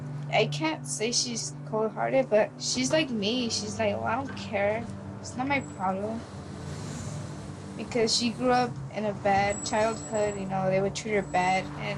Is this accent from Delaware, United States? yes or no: no; Watts, California, United States; I'm from Watts. I'm 15.